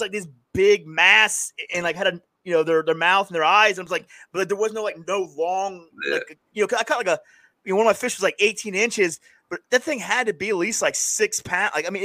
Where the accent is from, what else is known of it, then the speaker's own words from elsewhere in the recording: Florida, United States; I'm originally from Florida, so I'm used to, I know what a normal bass looks like.